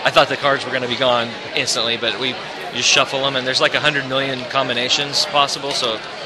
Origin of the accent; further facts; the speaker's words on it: Indianapolis, Indiana, United States; Like I tell people I'm from Indianapolis.